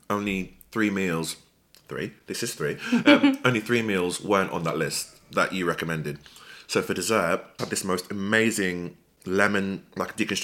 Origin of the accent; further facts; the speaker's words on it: Cork, Montserrat; born there; So I was born in Cork, Montserrat.